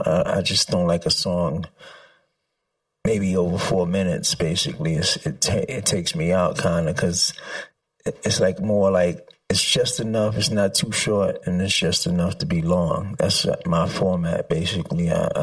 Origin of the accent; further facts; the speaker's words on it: Bronx, New York, United States; Well, I grew up in the Bronx, basically, rapping.